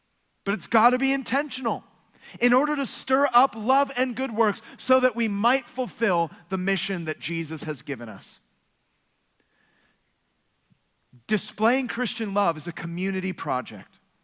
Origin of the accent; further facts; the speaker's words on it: Berkeley, California, United States; I grew up near Berkeley, so.